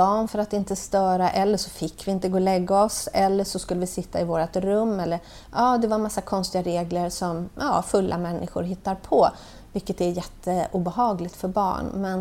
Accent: Orust, Västra Götaland County, Sweden; also born or lived in Stockholm; Vi bodde på Orust, Henon. Där vi hade hamnat där. Vi var födda i Stockholm, bodde barnhem i Stockholm. Men sen då hamnade på Orust. Det första hemmet var i Klevedal, Orust, som vi bodde.

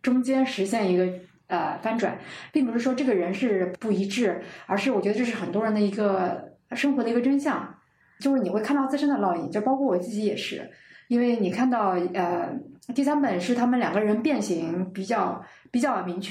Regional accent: China; 它不是说我们中国人喜欢用什么惨绿少年或者是荒唐的青春

